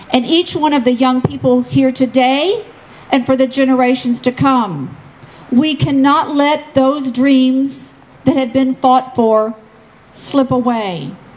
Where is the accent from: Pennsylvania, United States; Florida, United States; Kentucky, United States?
Kentucky, United States; Louisville; now in Boone County, United States; And I represent Boone County, but I'm from Louisville, right here.